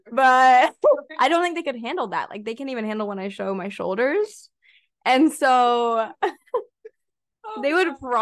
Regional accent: Boca Raton, Florida, United States; now in Tampa, United States; I moved here to Tampa. So I'm from South Florida. Always been a Florida girl my whole life. I love Florida. I'm from like Boca Raton.

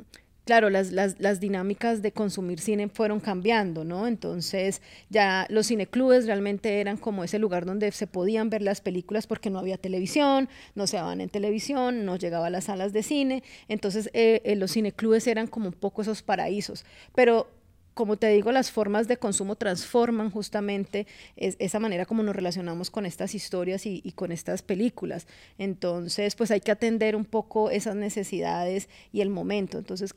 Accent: Cali, Valle del Cauca, Colombia; los derechos culturales de los ciudadanos que somos nosotros los caleños

